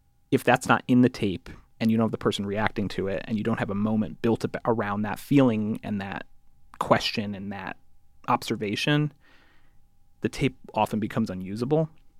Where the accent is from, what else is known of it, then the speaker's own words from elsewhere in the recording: Connecticut, United States; yeah, I'm from Connecticut, I went to the Ivy League, but I also like, that's not the socioeconomic class I'm from.